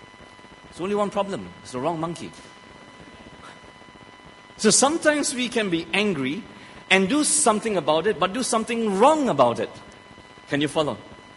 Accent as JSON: {"language": "English", "region": "Negeri Sembilan", "country": "Malaysia", "tie": "born or raised there", "said": "That a monkey jumped into a home, right, in Seremban, which is not far from my hometown"}